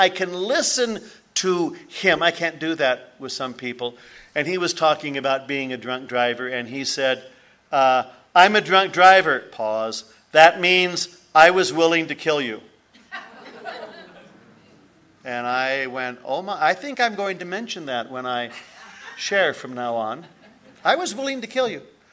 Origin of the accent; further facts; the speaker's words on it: San Jose, California, United States; I grew up in San Jose and got my driver's license when I was 16